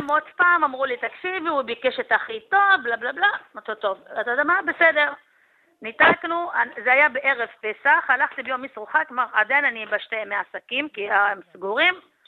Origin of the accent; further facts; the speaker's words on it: Bnei Brak, Central District, Israel; מבני ברק.